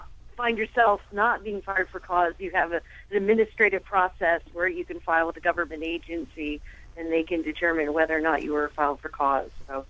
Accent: Maryland, United States; including my home state of Maryland, was the first state to pass a law that you could not be forced to turn over your passwords to employers.

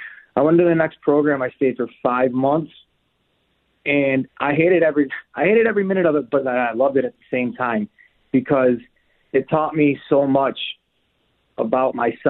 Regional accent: Syracuse, New York, United States; so I decided to go to Onondaga Community College because I'm from Syracuse.

